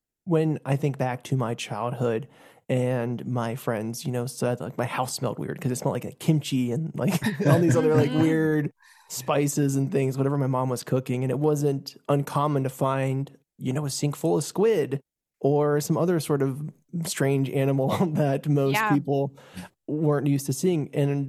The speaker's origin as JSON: {"language": "English", "region": "Virginia", "country": "United States", "tie": "born or raised there", "also_born_or_lived": "Texas", "said": "because I was born in Texas actually, and then we moved to Virginia, and I have two immigrant parents, and it was a kind of like a weird way to kind of grow up, especially in Southern Virginia, where I didn't know there were other Koreans."}